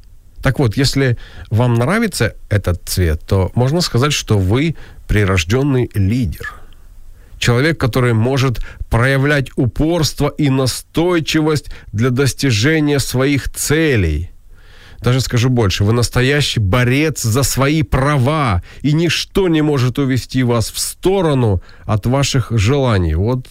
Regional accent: Kharkiv, Kharkiv Oblast, Ukraine; мои соболезнования моему родному городу Харькову.

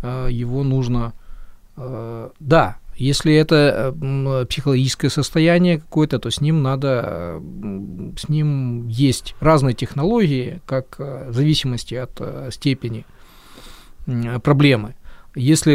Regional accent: Kyiv, Ukraine; Поэтому я киевлянин, и я ушел для того, чтобы это все сдержать как можно дальше от своего дома.

